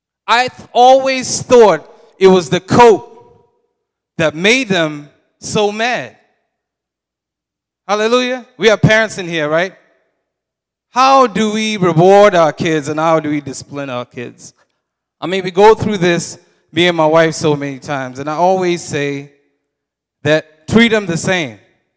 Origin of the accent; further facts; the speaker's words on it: Kenya; English is a second language; now in United States; I'm from Kenya. For those who probably don't know, you probably see my forehead. So you already know I'm not from around here.